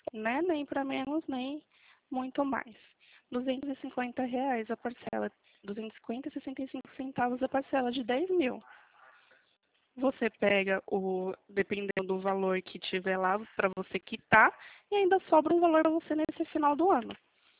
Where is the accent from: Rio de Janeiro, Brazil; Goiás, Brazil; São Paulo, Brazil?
São Paulo, Brazil; Atibaia; Sou de Atibaia, a cidade do Lula.